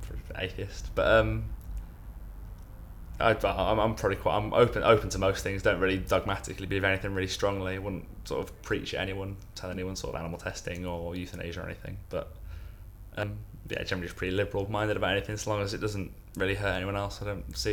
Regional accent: Nuneaton, West Midlands, United Kingdom; It's a town called Neneson near Birmingham. It's not the best place ever, but it's not terrible. I mean, it could have worse places to grow up in. It's leafy, suburby, bit naff

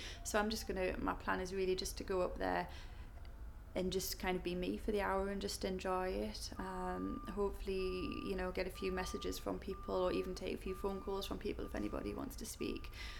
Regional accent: Newcastle, North East England, United Kingdom; basically I was born in Newcastle and lived in various places in the northeast. But I'm back in Newcastle at the moment.

